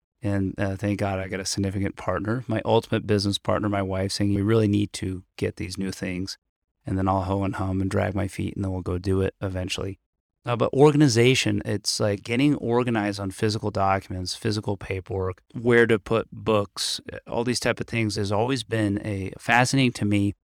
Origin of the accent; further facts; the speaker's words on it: Annapolis, Maryland, United States; I grew up in Annapolis boating.